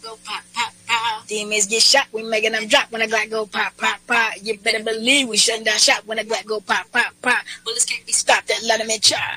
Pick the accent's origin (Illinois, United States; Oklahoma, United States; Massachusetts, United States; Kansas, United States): Oklahoma, United States; Oklahoma City; accent: urban; So we grew up in Oklahoma City. The city is our res, hence the urban accent.